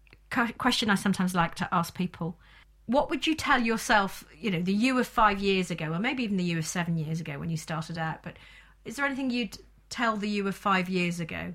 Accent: Birmingham, West Midlands, United Kingdom; accent: Brummie; I'm a Brummie, born and bred, very proud of that fact. And no, I don't have that much of a pronounced accent. I have the odd intonation.

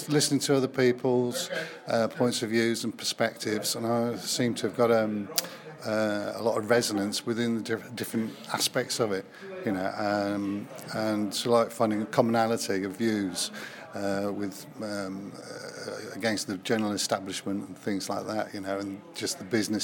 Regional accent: Sutton Coldfield, West Midlands, United Kingdom; Birmingham, Sutton Coldfield.

